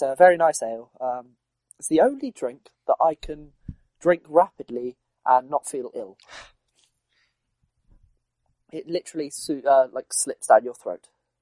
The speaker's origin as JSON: {"language": "English", "region": "South West England", "country": "United Kingdom", "said": "because I'm from the West Country, I just drink cider."}